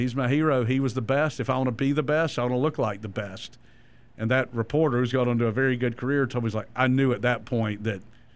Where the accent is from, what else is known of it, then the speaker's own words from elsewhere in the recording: Statesboro, Georgia, United States; When Cassius Osborne from my hometown of Statesboro